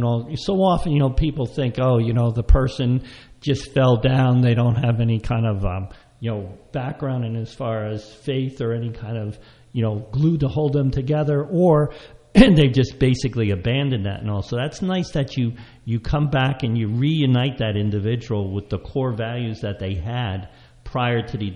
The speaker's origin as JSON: {"language": "English", "region": "New Jersey", "country": "United States", "tie": "born or raised there", "said": "It used to be, I grew up in Huntington County, so it used to be a very active farm and stuff from what I remember"}